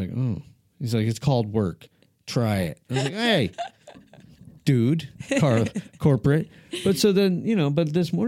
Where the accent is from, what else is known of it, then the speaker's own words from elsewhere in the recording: Albuquerque, New Mexico, United States; I want to move to New Mexico. I grew up in Albuquerque.